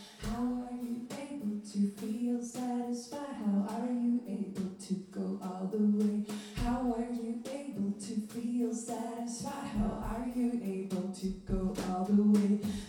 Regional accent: Belgium; first language Dutch; But we're originally from Belgium and we speak Dutch, and that's a song in Dutch.

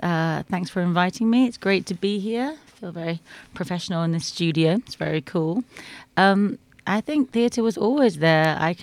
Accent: Faversham, South East England, United Kingdom; I grew up in Canterbury and it was actually a town called Faversham, which is 10 miles away from Canterbury.

